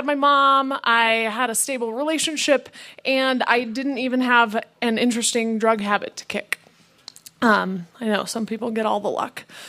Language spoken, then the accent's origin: English; Michigan, United States; when I was growing up in Michigan, we went to this pool every summer